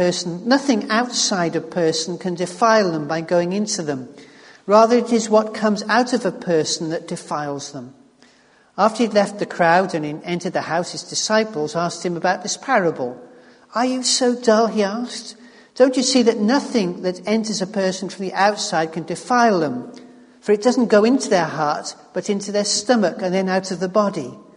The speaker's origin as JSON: {"language": "English", "country": "United Kingdom", "said": "First, we're British, so we'd never dream of doing that."}